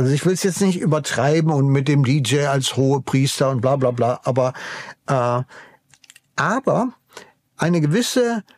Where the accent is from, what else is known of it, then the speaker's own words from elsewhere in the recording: Münster, North Rhine-Westphalia, Germany; born there; In Münster, wo ich geboren bin